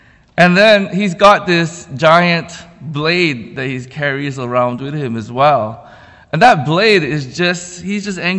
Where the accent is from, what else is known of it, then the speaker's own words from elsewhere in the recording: Malaysia; as a child growing up in Malaysia